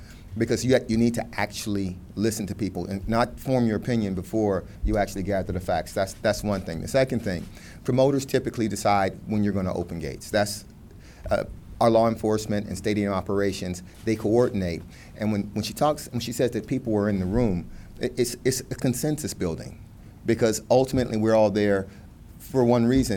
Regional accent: Miami Gardens, Florida, United States; I saw the pictures also. That's my hometown. That's Miami Gardens.

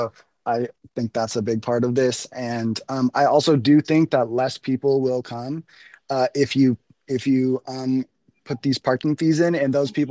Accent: Berkeley, California, United States; I grew up in Berkeley. I went to the marina most of my life, and I still live in Berkeley

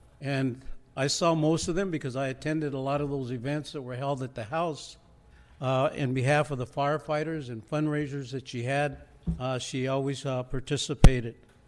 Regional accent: New Mexico, United States; like my home state of New Mexico, where I was born.

